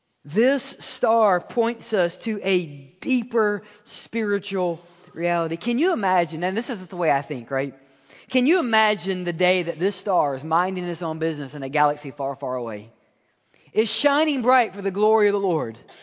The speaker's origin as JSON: {"language": "English", "region": "Mississippi", "country": "United States", "tie": "born there", "said": "Now, I was born in Mississippi, right? I'm a simple person."}